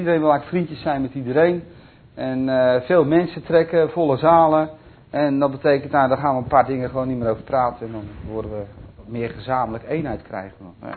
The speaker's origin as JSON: {"language": "Dutch", "country": "Netherlands", "said": "Het moet ook wat, hè, we zijn Hollanders."}